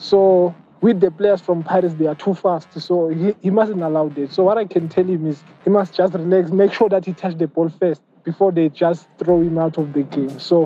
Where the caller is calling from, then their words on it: Potchefstroom, North West, South Africa; Good day, Sokala Duma. … from Potchefstroom Northwest.